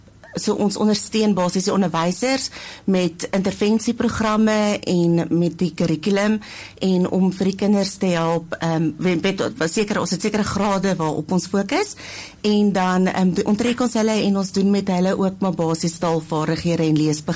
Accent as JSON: {"language": "Afrikaans", "town": "Ashton", "region": "Western Cape", "country": "South Africa", "lives_now": "Wellington, South Africa", "said": "ek is oorspronkelijk van Ashton, so ek was in Hoërskool Montetjie gewees waar ek gematrikuleer het en toe het ek Wellington toe gekom om onderwys te kom swat en hier het ek gebly."}